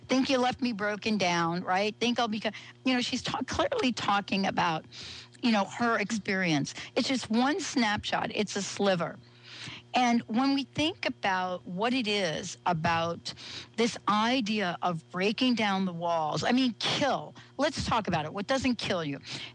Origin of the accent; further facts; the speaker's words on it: East Coast, United States; You know, I'm from the East Coast.